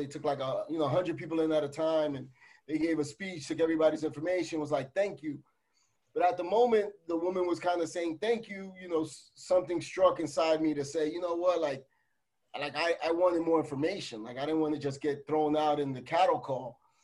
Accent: Bronx, New York, United States; But, we grew up in a bad neighborhood. We grew up in the Bronx, two blocks away from Yankee Stadium.

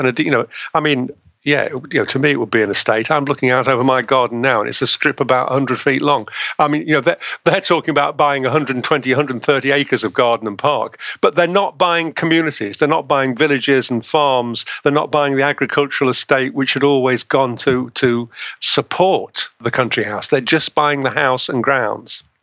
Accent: East Midlands, United Kingdom; I was raised in Derbyshire

